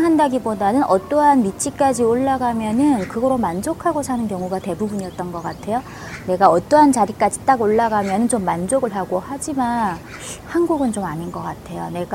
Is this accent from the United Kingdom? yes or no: no; North Korea; now in South Korea; 예전에 처음 왔을 때는 사실 자신감이 좀 많이 부족했으니까 북한에서 왔다는 걸 좀 많이 숨겼던 것 같아요.